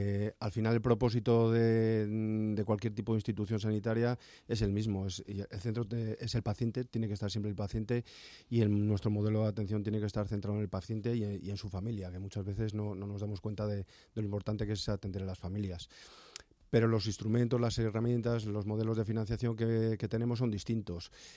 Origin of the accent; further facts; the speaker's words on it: Castile and León, Spain; Yo vengo de León y de Burgos, dos provincias que, bueno, pues al contrario que Madrid, tienen mucha menor población, muy dispersa, y demográficamente las personas son mayores.